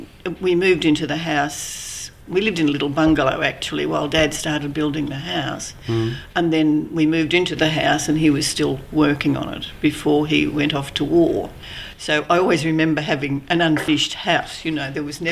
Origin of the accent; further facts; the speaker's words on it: Eltham, Victoria, Australia; also born or lived in Research; Well, I was born in 1935, and I was born in Eltham, and most of my life was spent in either Eltham or Research. We moved from Eltham to Research when I was about four, I think.